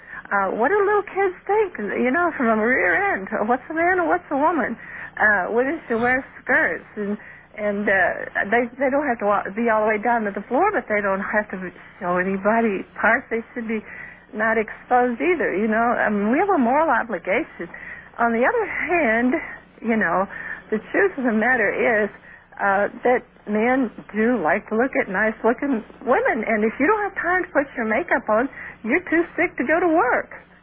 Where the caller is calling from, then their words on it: Michigan City, Indiana, United States; Michigan City, Indiana.